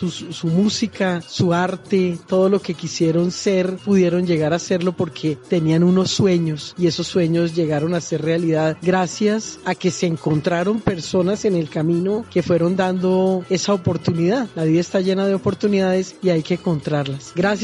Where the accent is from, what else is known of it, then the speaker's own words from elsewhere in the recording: Colombia; esos somos los colombianos, llenos de regiones, llenos de sabiduría, llenos de sentimientos